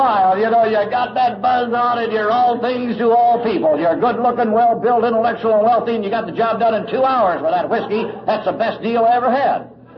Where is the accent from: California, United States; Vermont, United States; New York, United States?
California, United States; Los Angeles; being born and raised in L.A., being Irish and Italian, I'm sure had something to do with it.